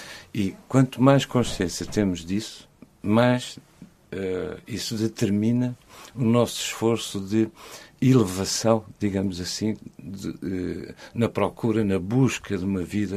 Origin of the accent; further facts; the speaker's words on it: Portugal; born there; Eu, na verdade, não sou religioso, mas nasci em Portugal, tive uma educação católica